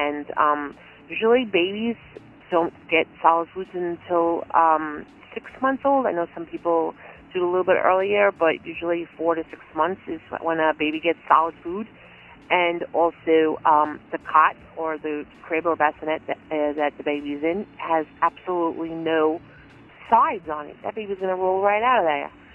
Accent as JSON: {"language": "English", "region": "New York", "country": "United States", "accent": "New York", "said": "It's hard for me to say my New York accent."}